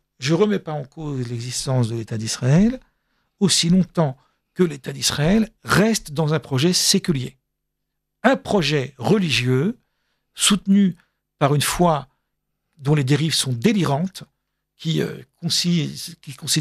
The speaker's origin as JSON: {"language": "French", "country": "France", "tie": "born there", "said": "Je suis français, j'ai mes papiers sont français, je suis né en France. Bon, mes parents étaient de Tunisie, mais ils sont venus 10 ans avant ma naissance."}